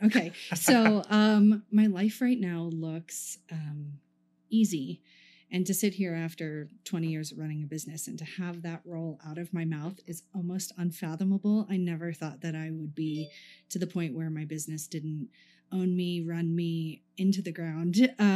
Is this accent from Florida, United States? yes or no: yes; Orlando, Florida, United States; moved away as an adult; now in Fort Collins, United States; I moved to Fort Collins from Orlando, Florida, and I had grown up in an environment where my background before I moved here, and I was young, you know, I moved to Colorado when I was 20